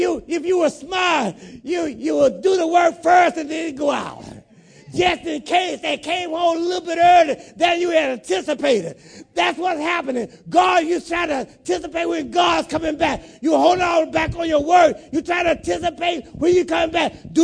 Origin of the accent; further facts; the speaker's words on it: South Carolina, United States; you remember when you were a young child growing up in South Carolina? I said, yes, Lord.